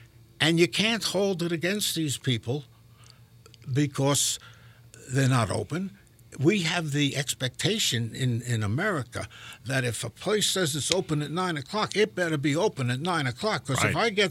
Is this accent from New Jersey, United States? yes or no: no; Brooklyn, New York, United States; accent: Brooklyn; And after the Civil War, the whole family moved north. That's how I got my Brooklyn accent.